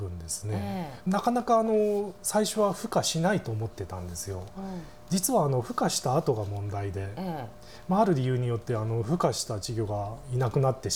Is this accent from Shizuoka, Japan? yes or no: no; Oita, Japan; 故郷の大分県ですねが土壌の試験研究でトップクラスというか最先端を行ってたもんですから